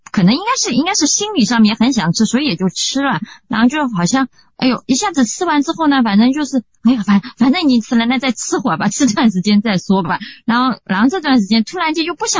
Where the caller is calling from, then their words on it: Hangzhou, Zhejiang, China; 那个我是杭州的，是这样子，我有两个问题。